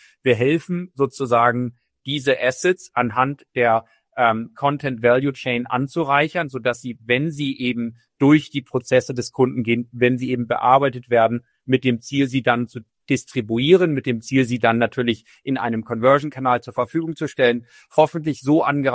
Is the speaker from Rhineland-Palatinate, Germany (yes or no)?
no; Hamburg, Germany; accent: Hamburg; Ich komme auch aus Hamburg, das hört man meiner Mundart an.